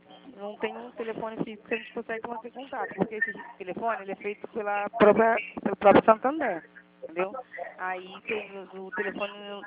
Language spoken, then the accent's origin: Portuguese; Rio de Janeiro, Brazil; Eu sou do Rio.